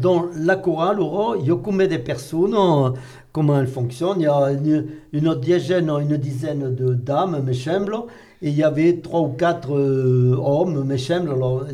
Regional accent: Nouvelle-Aquitaine, France; Parce qu'il y a le tonton chez nous, en Périgord.

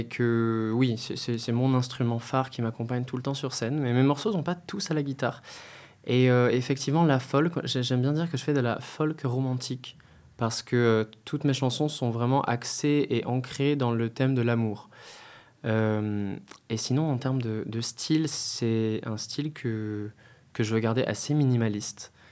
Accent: Dominican Republic; Alors, j'ai grandi en République dominicaine, où j'y ai passé bien 10 ans de ma vie, toute mon adolescence globalement, et on était très isolés du reste du monde

